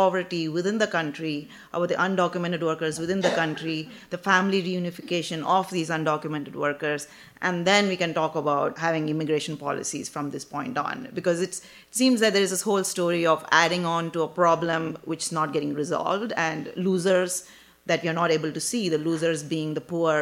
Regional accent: Berkeley, California, United States; also born or lived in Toronto; I'm from Berkeley by way of Toronto and several other countries.

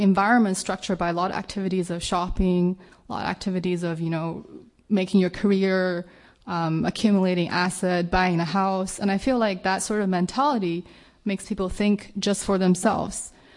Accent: China; English is a second language; I'm from China.

